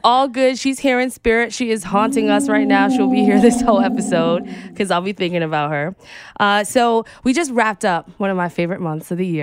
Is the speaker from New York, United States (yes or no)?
yes; New York, United States; I, you know, as a New Yorker, I love content that's like New York centric